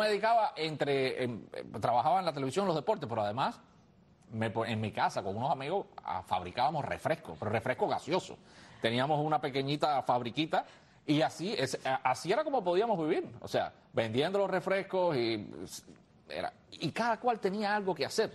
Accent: Cuba; mi experiencia personal como cubano

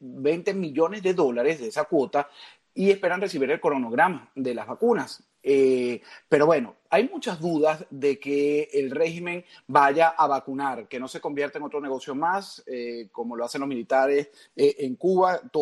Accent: Venezuela; Yo creo que como venezolano merecemos saberlo.

